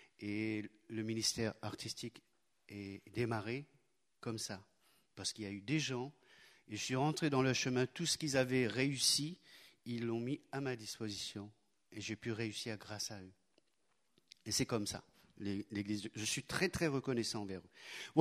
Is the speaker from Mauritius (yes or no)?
yes; Mauritius; first language Mauritian Creole; French is a second language; J'ai toujours composé dans ma langue maternelle, le mauricien, bien sûr.